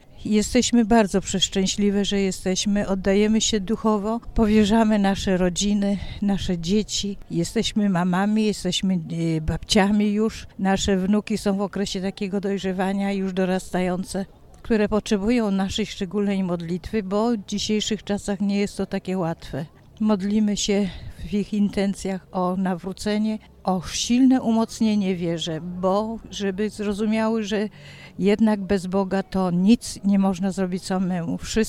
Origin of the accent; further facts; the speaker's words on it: Mirsk, Lower Silesian Voivodeship, Poland; pochodzę z parafii pod wezwaniem Zwiastowania Najświętszej Maryi Pannie z Mirska, z okolic Jeleniej Góry.